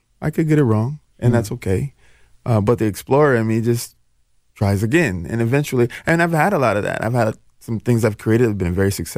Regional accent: Jackson, Mississippi, United States; born there; I was born in Jackson, Mississippi, but, you know, okay. I've been here for 33 years

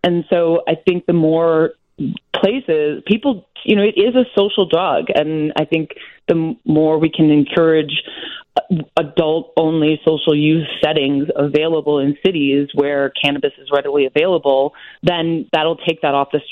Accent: Wisconsin, United States; Like, I'm from Wisconsin, and I just flew in yesterday from our partners out in Ohio

